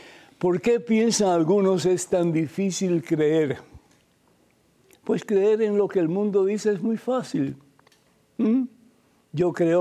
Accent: Cuba; cuando era niño en mi país natal, que es Cuba

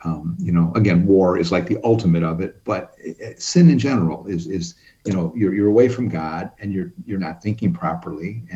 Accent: Chicago, Illinois, United States; I'm like you, I'm from Chicago.

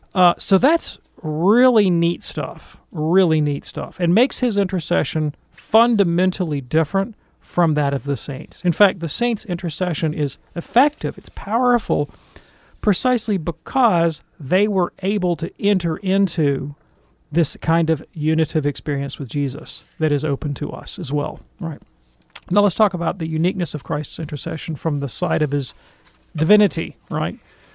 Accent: Alabama, United States; Like everything that I do as an American Alabamian.

